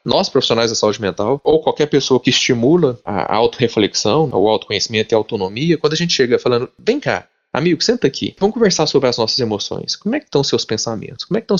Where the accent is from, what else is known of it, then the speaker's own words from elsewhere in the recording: Minas Gerais, Brazil; como bom mineiro que sou, né?